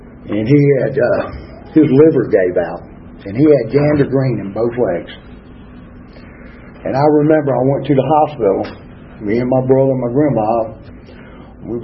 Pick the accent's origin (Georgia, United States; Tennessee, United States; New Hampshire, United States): Georgia, United States; now in Atlanta, United States; when I came up to Atlanta from South Georgia, I had three brothers and sisters that I'd never seen before. They were born up here while I lived down there.